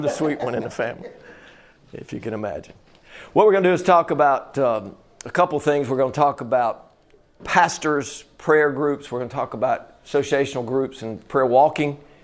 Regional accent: Greensboro, North Carolina, United States; But God said, come back to North Carolina because I'm from Greensboro. I'm a Greensboro boy. Smith High School, just right across from here.

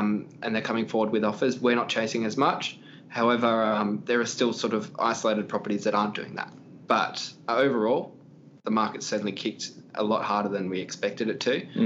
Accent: Sydney, New South Wales, Australia; also born or lived in Melbourne; Yeah, so I'm 24 years old. Sort of spent most of my life growing up in Sydney, had a brief stint in Melbourne, was born in Sydney, then we moved to Melbourne for a couple of years, and I've been in Sydney for the last 20 years.

